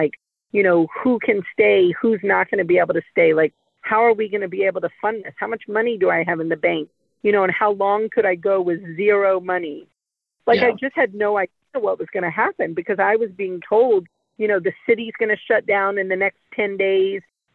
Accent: New Orleans, Louisiana, United States; I'm from New Orleans, lived there my whole life.

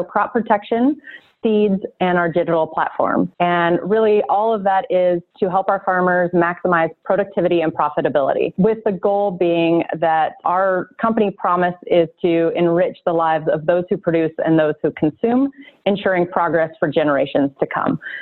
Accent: California, United States; So I'm originally from California.

